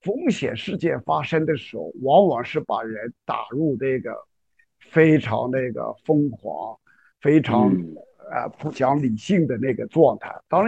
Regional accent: Hunan, China; 你像我们小的时候，我在湖南农村啊长大

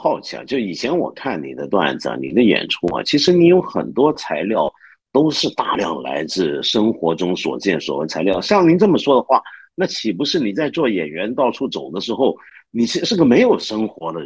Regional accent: Hong Kong; 我还以为是因为我是本来就是南方人嘛，我香港人。

